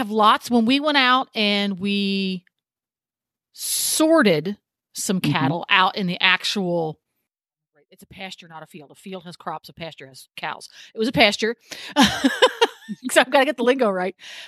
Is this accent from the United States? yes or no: no; England, United Kingdom; I am an English girl through and through.